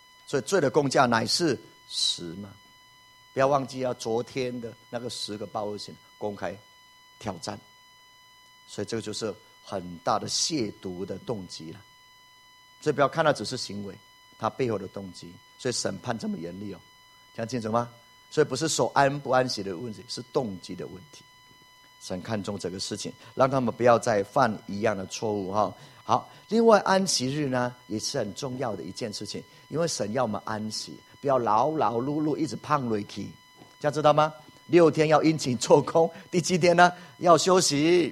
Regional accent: Taiwan

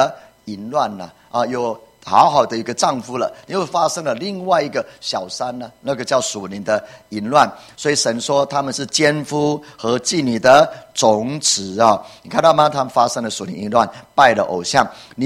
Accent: Puli, Nantou County, Taiwan; 以前我在埔里啊长大的时候。

